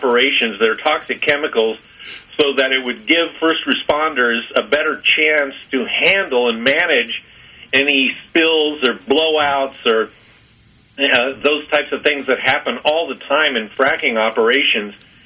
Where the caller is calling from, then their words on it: Overland Park, Kansas, United States; I'm calling from Overland Park